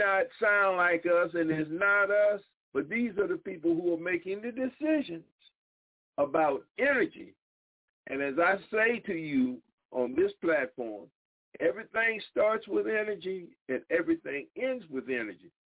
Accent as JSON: {"language": "English", "town": "Dillon", "region": "South Carolina", "country": "United States", "said": "But my home is South Carolina. As I always tell everybody … So I hail from Dillon, South Carolina. So that's home for me."}